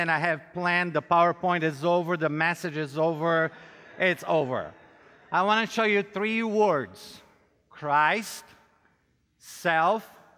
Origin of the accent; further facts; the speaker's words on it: Brazil; English is a second language; now in United States; And like I said, I'm from Brazil and I have a slight accent.